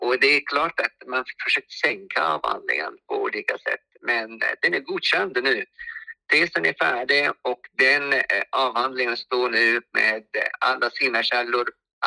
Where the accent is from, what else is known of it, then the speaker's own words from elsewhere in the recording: Egypt; now in Sweden; eftersom jag kommer från Egypten